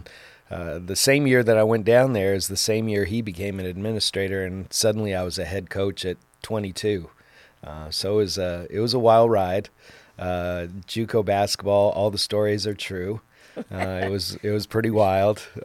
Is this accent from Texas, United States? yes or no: no; Alaska, United States; born there; Which I was born in Alaska, but in Alaska, there's a rec club on every corner.